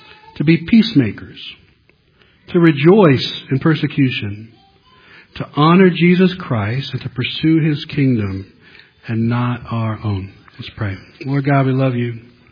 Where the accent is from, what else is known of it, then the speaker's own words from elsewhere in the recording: United States; but I'm American, so I don't have to take this kind of persecution.